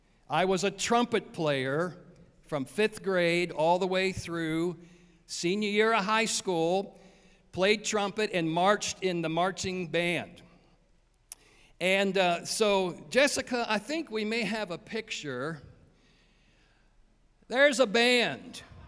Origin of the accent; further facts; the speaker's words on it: Ohio, United States; Oh, yeah, I grew up in Ohio, and I marched not in a band that big